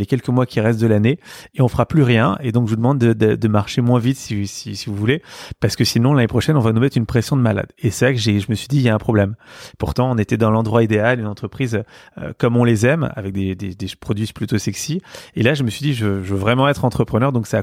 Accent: Paris, Île-de-France, France; also born or lived in Neuilly-sur-Seine; J'ai grandi à Paris. Je suis né à Neuilly-sur-Seine, mais j'ai grandi à Paris.

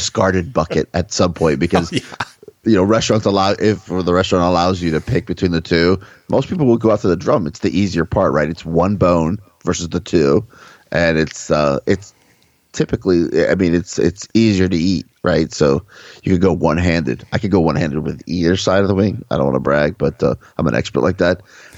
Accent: United States; But, you know, I'm an American. I'm red-blooded.

